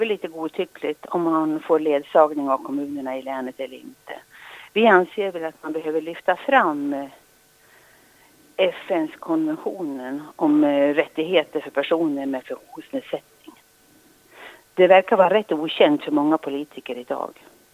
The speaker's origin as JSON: {"language": "Swedish", "town": "Fränsta", "region": "Västernorrland County", "country": "Sweden", "said": "och jag är ifrån Fränsta, Ånge kommun. Jag är 68 år."}